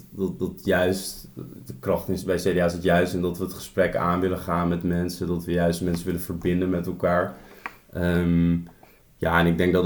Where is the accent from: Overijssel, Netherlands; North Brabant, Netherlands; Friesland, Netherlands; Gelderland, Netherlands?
Friesland, Netherlands; Sneek; now in Delft, Netherlands; want ik kom eigenlijk uit Sneek.